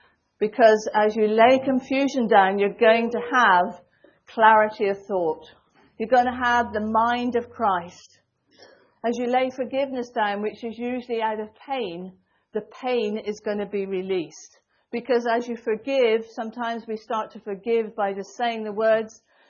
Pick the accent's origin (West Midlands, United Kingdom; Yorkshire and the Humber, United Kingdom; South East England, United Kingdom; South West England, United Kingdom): South West England, United Kingdom; Torquay; I come up from Torquay here, but my granny actually came from North Devon.